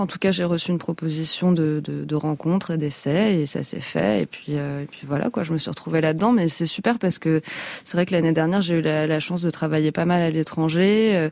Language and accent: French; France; accent: French; j'ai un accent français, mais bon, je parle plutôt bien anglais